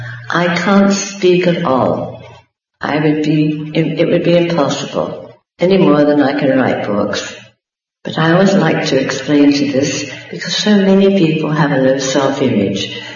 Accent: England, United Kingdom; I was brought up in England by a very strict mother

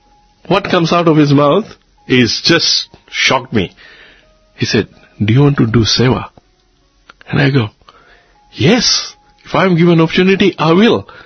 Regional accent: Australia; I said, uncle, listen, I'm from Australia. I've just come to do some seva.

